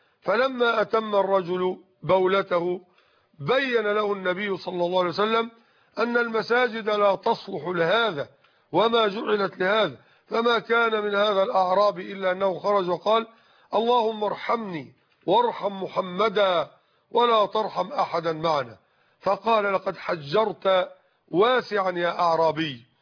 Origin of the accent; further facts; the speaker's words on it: Egypt; الوصية الواجبة عندنا في مصر